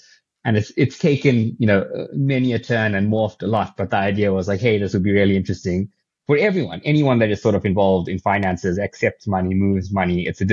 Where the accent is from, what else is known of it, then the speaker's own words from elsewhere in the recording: Pretoria, Gauteng, South Africa; also born or lived in Durban; now in Cape Town, South Africa; So I am a South African born and bred, born in Durbs. I grew up in Pretoria, and then I came to study in Cape Town and fell madly in love with Cape Town and have never left.